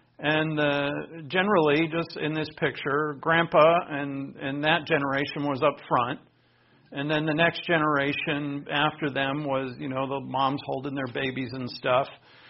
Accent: Rhode Island, United States; especially back in New England, we have very old buildings where I grew up in Rhode Island, some very old buildings, and they're beautiful.

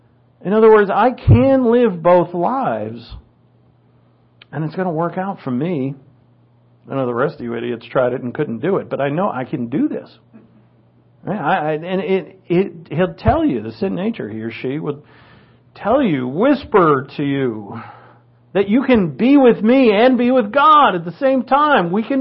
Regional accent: New England, United States; accent: New England; Like I said, I go to my New England accent when I say doctor.

